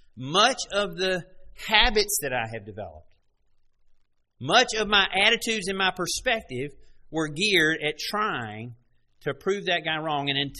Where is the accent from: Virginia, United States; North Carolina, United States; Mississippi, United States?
North Carolina, United States; Greensboro; born there; I was born in Greensboro. I was born into a Christian family. I was brought up being taught the Word of God. Born in this nation.